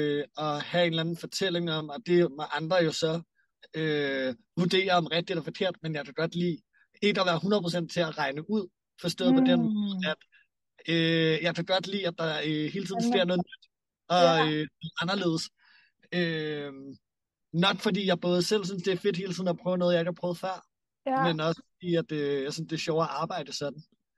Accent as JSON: {"language": "Danish", "town": "Copenhagen", "region": "Capital Region of Denmark", "country": "Denmark", "tie": "born or raised there", "said": "jeg er født og opvokset i Store København, og er meget rundet af især København, og med alt det pulserende liv, der på en eller anden måde er der."}